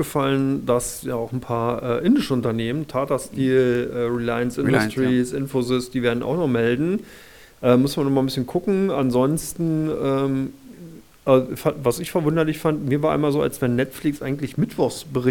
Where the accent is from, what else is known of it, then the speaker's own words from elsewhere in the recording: Berlin, Germany; ich bin ein Berliner